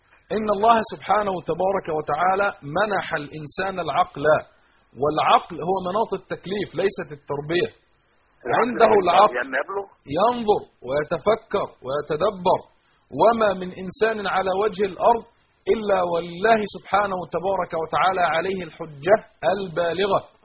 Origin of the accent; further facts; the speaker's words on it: Alexandria Governorate, Egypt; انا اسكندراني وبحيري، وتحياتي الاهل بحيره واهل قريه الحيوة محله نصر جميعا